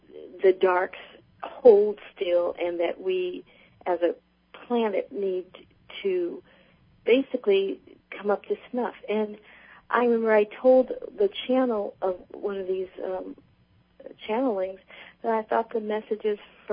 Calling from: Merced, California, United States; Oh, I'm calling from Merced, California.

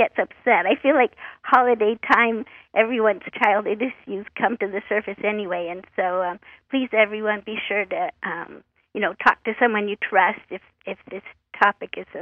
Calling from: Oregon, United States; I'm calling from Oregon.

